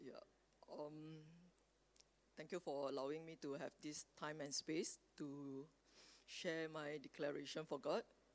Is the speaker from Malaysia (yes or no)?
yes; Malaysia; I'm Malaysian.